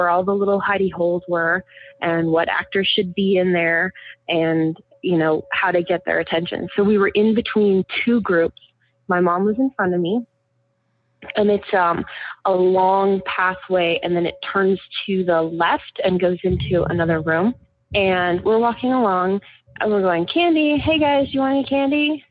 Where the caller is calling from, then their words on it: Burbank, California, United States; I'm calling from Burbank, California.